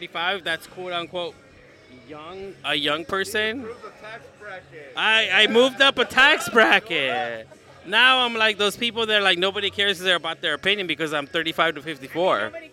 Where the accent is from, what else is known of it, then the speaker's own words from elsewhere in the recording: Boyle Heights, California, United States; also born or lived in Mexico City, Mexico; I was born in Mexico City till I was 7, and then I grew up in Boyle Heights.